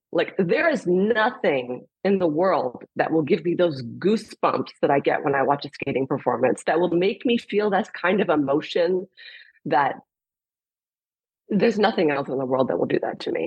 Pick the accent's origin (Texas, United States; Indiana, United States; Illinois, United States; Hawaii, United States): Illinois, United States; I mean, I grew up figure skating in Illinois as well.